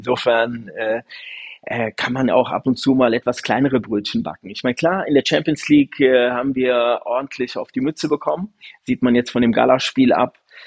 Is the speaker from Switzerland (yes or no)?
no; Frankfurt, Hesse, Germany; ich bin ja im Stadtteil Goldstein groß geworden, also im Westen von Frankfurt